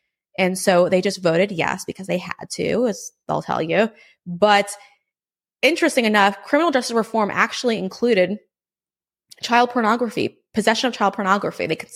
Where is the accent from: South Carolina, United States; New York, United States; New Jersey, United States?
New York, United States; because it comes from my home state of New York.